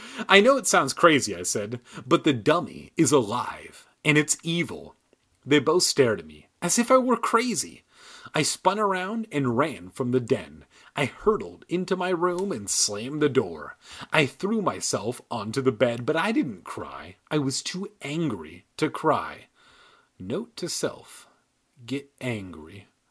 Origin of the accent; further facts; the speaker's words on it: United States; And we're American as fuck.